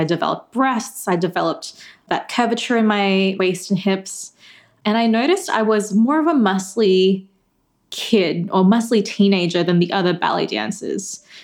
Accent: Philippines; born there; So I was born in the Philippines. I'm currently 26 years old. I was born in 1995.

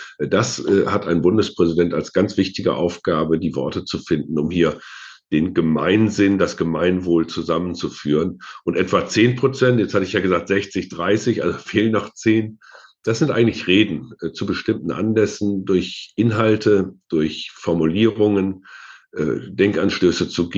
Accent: Osnabrück, Lower Saxony, Germany; dass meine Heimatstadt Osnabrück eine durchaus politische Stadt ist.

